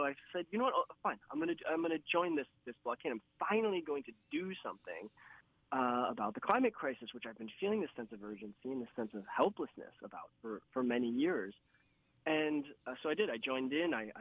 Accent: United States; now in Canada; You know, I'm from the States and I live in Canada. My parents are from Texas, but, you know, they'd moved to Illinois.

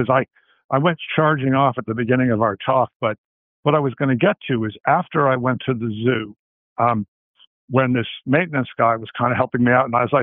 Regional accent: Worcester, Massachusetts, United States; Well, I grew up in Worcester, so by nature, I'm a little skeptical.

